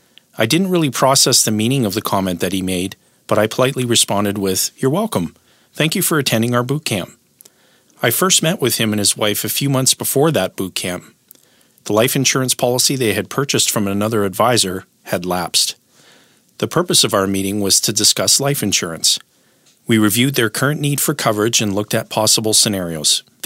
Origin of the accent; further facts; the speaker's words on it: Timmins, Ontario, Canada; moved away as an adult; now in Edmonton, Canada; I was in my early 20s and I received a job promotion that required a move from my hometown of Timmins, Ontario to Edmonton, Alberta.